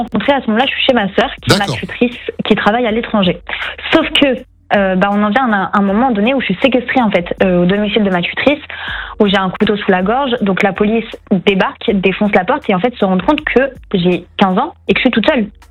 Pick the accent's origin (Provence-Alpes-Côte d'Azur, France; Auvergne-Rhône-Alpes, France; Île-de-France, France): Île-de-France, France; Paris; moi je suis de Paris, là j'étais en banlieue à bien 1h30, donc j'avais vraiment personne.